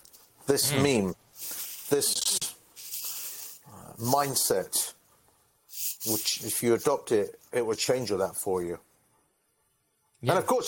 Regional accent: England, United Kingdom; I'm English

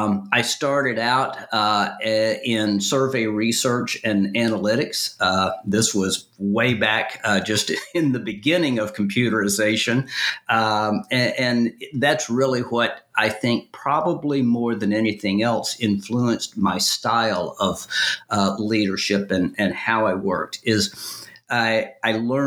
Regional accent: Little Rock, Arkansas, United States; I was born in Little Rock, Arkansas, spent my early years up until graduate school in Arkansas.

